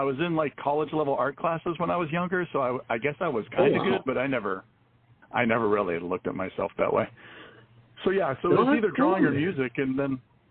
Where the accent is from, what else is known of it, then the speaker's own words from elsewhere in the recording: Irvine, California, United States; now in Costa Mesa, United States; I'm in Costa Mesa, California. I grew up in Irvine when it was all orange groves and nothing pretty much out there.